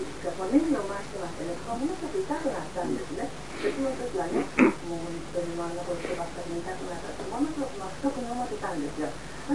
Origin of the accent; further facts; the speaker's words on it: Kyoto, Japan; 京都から参りました